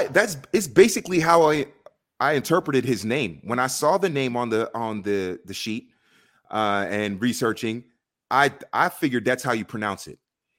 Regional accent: Miami, Florida, United States; or in my case, growing up in Miami, Rodriguez or Hernandez

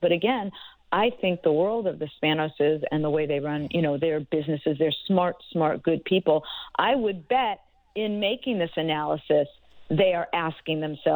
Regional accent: Los Angeles, California, United States; I grew up in Los Angeles. Other than my years with the Raiders when Al moved the team to Oakland, this is where I've lived

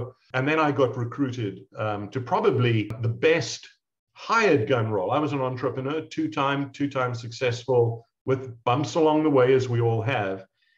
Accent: South Africa; You hear by my accent, I'm not from around these parts. I'm South African of origin.

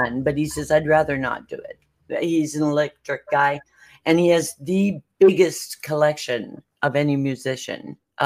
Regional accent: Canada; because I am Canadian.

